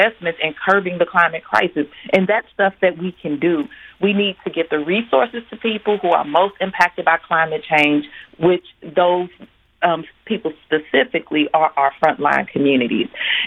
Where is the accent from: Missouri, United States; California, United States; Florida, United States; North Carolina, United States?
Missouri, United States; St. Louis; as a black woman growing up in St. Louis